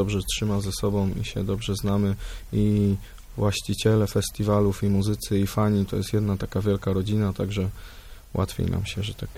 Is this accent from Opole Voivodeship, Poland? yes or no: no; Leszno, Greater Poland Voivodeship, Poland; bo oboje jesteśmy z Leszna